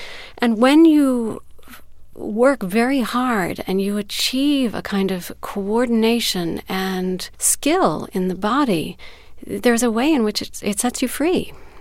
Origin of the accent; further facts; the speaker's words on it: Chicago, Illinois, United States; Well, you know, I was a kid from Chicago, and I, you know, had not grown up in a theatrical world.